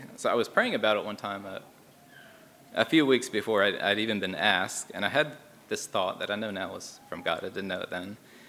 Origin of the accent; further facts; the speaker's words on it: Lancaster, Pennsylvania, United States; So I grew up in Lancaster, Pennsylvania, older Mennonite. Horse and buggy and all that.